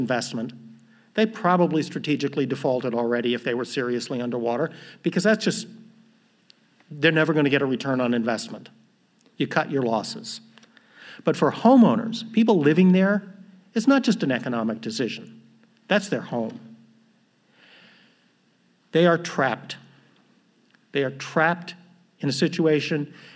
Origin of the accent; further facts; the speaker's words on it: Chicago, Illinois, United States; also born or lived in Chapel Hill; I'm not familiar with the Atlanta region. I'm from Chicago. I've been here a few times, but not often.